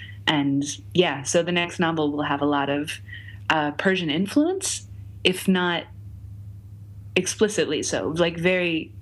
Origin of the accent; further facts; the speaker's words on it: United States; And they said, where are you from? And I said, America.